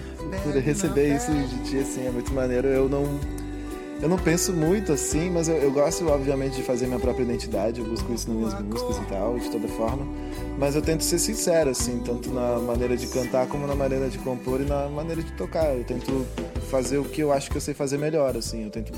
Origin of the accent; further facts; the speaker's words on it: Farroupilha, Rio Grande do Sul, Brazil; born there; que eu nasci em Farroupilha, pra quem não sabe, lá no Rio Grande do Sul, lá no interior, né, do Sul